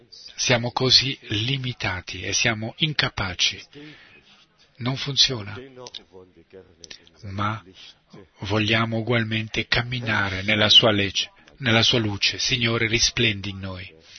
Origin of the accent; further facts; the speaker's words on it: Philippines; Quando ero piccolo, in Filippine, c'è stata un'eclisse solare.